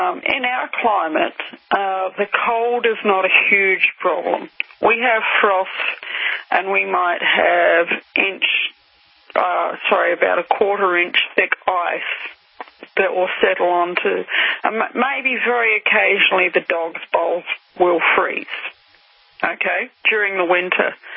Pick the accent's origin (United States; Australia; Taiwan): Australia; And we have a name in our country for such vehicles. They're called paddock bombs. Okay, a paddock being an Australian word for a field